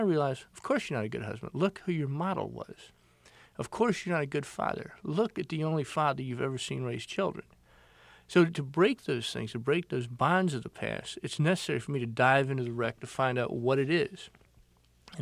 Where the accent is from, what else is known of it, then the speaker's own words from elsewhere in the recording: Beaufort, South Carolina, United States; from Beaufort, South Carolina.